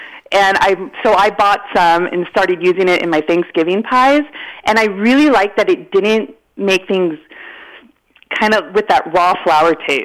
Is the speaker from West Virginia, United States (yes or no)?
no; Healdsburg, California, United States; Well, when I was a kid, I grew up in Healdsburg, and my grandmother was in Oakland.